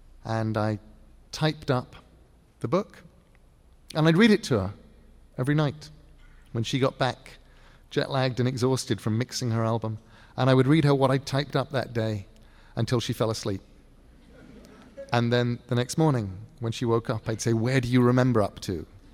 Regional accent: England, United Kingdom; I don't normally do feelings, because I'm English and male.

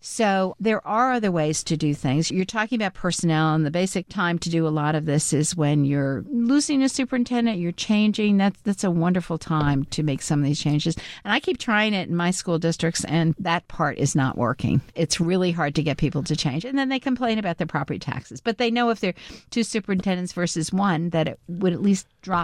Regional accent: New York, United States; I'm a New Yorker and I want all New York to achieve

